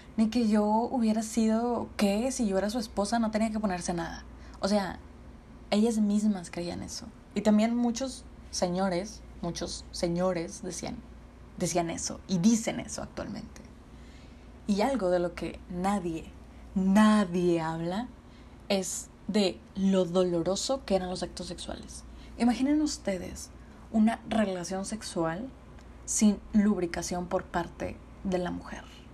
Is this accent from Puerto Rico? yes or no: no; Mexico; ¿hace qué tanto las mujeres valemos como civiles mexicanas?